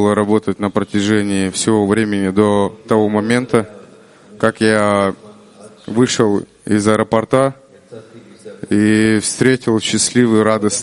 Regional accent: Kyrgyzstan; я из Кыргызстана.

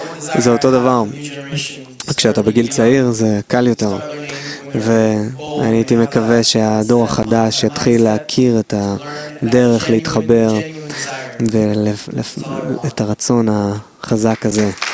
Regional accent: Toronto, Ontario, Canada; אני מטורונטו. ומאז שנולדתי, אני נמצא בסביבה הזאת.

